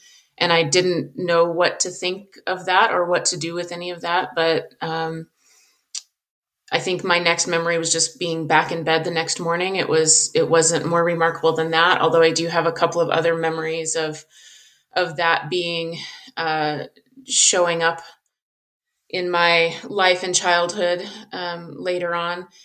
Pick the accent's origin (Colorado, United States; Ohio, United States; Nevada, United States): Colorado, United States; I'm 42 years old. I grew up in Southern Colorado. I live in Colorado now.